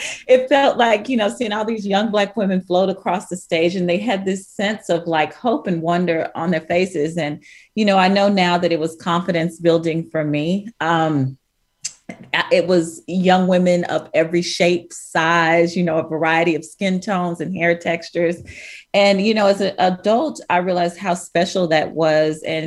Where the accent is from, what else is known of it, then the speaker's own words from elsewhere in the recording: Fort Worth, Texas, United States; You know, I'm from Fort Worth. I grew up commemorating Juneteenth as a child.